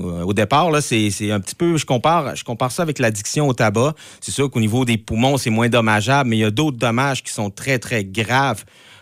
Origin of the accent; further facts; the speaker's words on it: Quebec, Canada; Donc, je suis québécois jusqu'à l'intelligence artificielle.